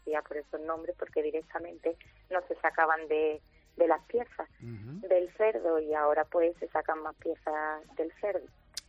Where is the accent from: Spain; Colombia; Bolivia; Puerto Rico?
Spain; Colmenar; Nosotros somos de Colmenar.